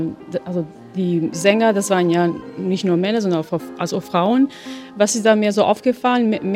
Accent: Albania; Also ich komme ja ursprünglich aus Albanien

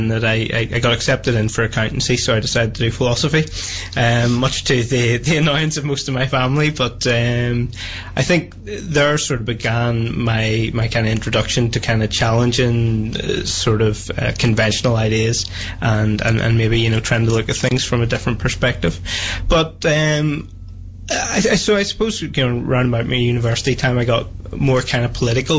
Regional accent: Dundonald, Northern Ireland, United Kingdom; I grew up originally in Dundonald in East Belfast. Sort of went to school in East Belfast, you know, by and large. Sort of spent my time around there and then went to Queen's University.

